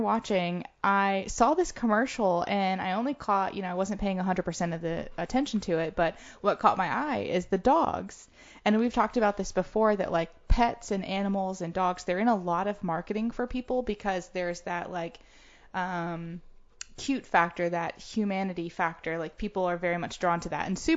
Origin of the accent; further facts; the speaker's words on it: Georgia, United States; Same in Georgia.